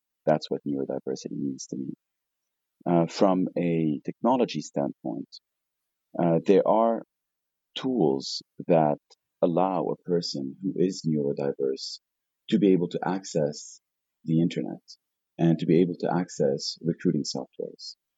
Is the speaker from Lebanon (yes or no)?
yes; Lebanon; also born or lived in United States; I grew up in Lebanon, which is where I am at the moment, right here in the mountains. But I spent 20 years in the United States, the last six being in San Francisco